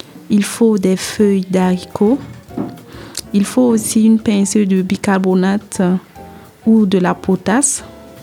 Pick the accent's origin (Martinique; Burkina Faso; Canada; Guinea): Burkina Faso; Je viens du Burkina Faso.